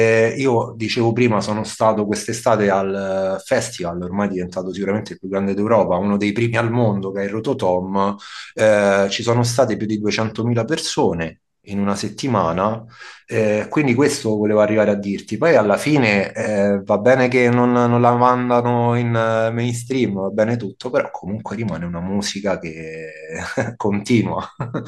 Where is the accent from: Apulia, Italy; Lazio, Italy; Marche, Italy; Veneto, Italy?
Lazio, Italy; Rome; io adesso non vivo più a Roma, però sono di Roma e lavoro appunto con Radio Città Aperta, una radio di Roma, ho vissuto tantissimo, 28 anni là